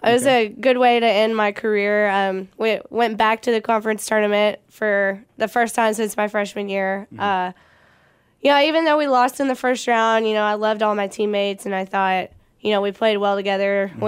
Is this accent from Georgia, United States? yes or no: no; Princeton, Texas, United States; Well, I'm from Princeton, Texas. I'm a senior, 21.